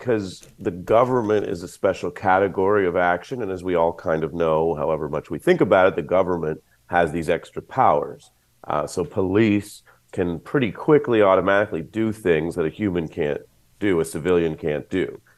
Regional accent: New York, United States; Thanks. As a New Yorker, great to be with you, Brian

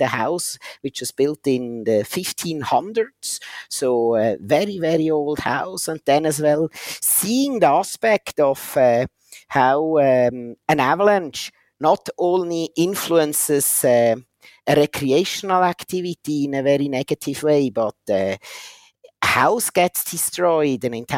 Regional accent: Zollikon, Zurich, Switzerland; I first grew up quite close to Zurich in a place called Zollikon. And then we moved to the Engadin Valley close to St. Moritz for 2 years, where I went as well for 1 year to kindergarten.

